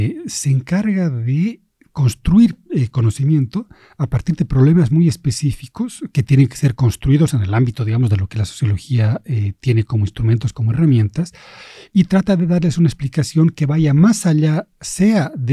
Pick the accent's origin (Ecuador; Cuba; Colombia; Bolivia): Bolivia; also born or lived in Spain; Yo nací en España, pero eso es un detalle, porque en realidad antes de cumplir el primer año me fui a Bolivia, de donde es mi familia de origen, aquí vecinos. Y luego, bueno, viajé por varios lugares, me doctoré en Lovaina